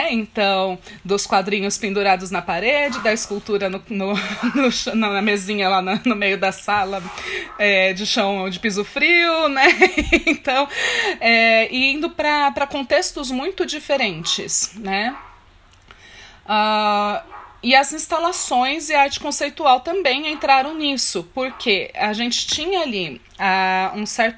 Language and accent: Portuguese; Brazil; somos tropicais mesmo, né? Somos brasileiros.